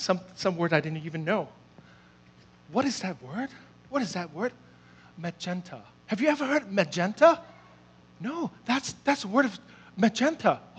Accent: Hong Kong; I was born and raised in Hong Kong, and I am a typical honker.

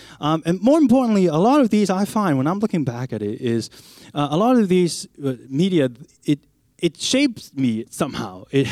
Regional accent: Hong Kong; when I was born in Hong Kong, and I spent most of my younger days in Hong Kong

